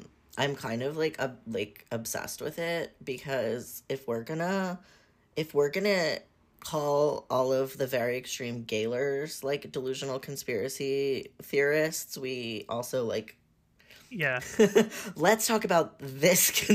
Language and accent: English; Florida, United States; I'm from South Florida, so I grew up a Dolphins fan.